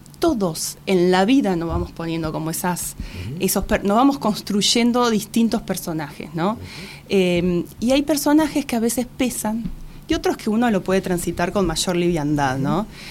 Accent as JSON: {"language": "Spanish", "town": "Bahía Blanca", "region": "Buenos Aires Province", "country": "Argentina", "lives_now": "Buenos Aires, Argentina", "said": "Entonces, eso implicó tener que venir a Buenos Aires a estudiar, porque yo soy de Bahía Blanca."}